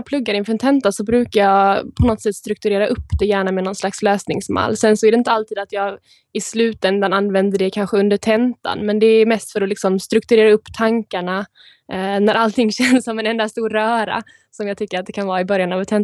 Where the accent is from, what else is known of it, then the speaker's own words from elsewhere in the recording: Malmö, Skåne, Sweden; jag kommer ju från Malmö så att Lund blev liksom det självklara valet.